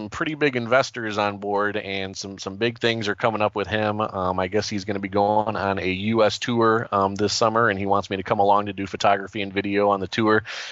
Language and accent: English; Toledo, Ohio, United States; I'm originally from Toledo, Ohio. That's my hometown.